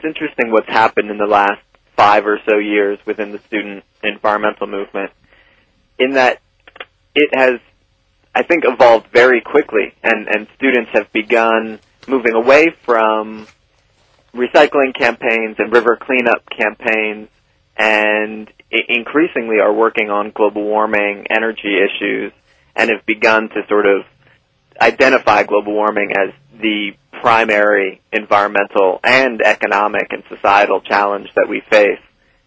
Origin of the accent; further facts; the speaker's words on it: New York City, New York, United States; And I grew up in New York City, so it was my first real introduction to nature